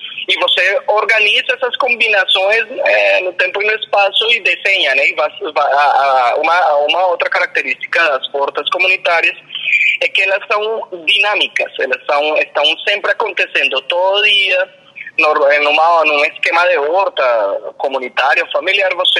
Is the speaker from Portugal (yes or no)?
no; Colombia; Portuguese is a second language; Eu sou colombiano, mesmo na Colômbia, em uma cidade capital como Bogotá.